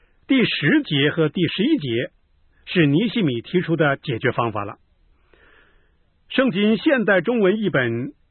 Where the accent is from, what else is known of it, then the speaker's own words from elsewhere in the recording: China; 我们中国人都称我们中国人是礼仪之邦嘛